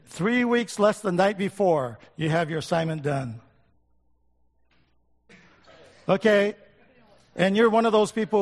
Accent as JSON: {"language": "English", "region": "Okinawa", "country": "Japan", "tie": "born or raised there", "said": "I grew up in Okinawa, Japan, where there was a lot of U.S. military people there."}